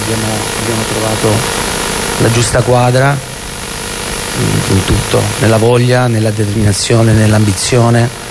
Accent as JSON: {"language": "Italian", "town": "Lecce", "region": "Apulia", "country": "Italy", "tie": "born there", "said": "Tu parli ad un uomo del sud, perché io sono nato a Lecce, quindi conservo le mie origini, le mie radici"}